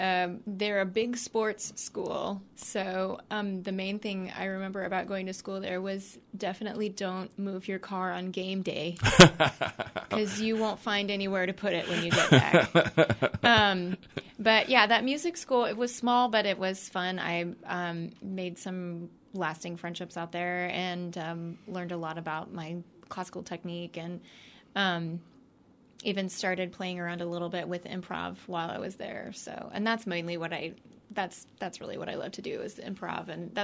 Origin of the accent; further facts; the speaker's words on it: Kansas City, Missouri, United States; No, I'm from Kansas City originally. I grew up out that way, and I moved out here recently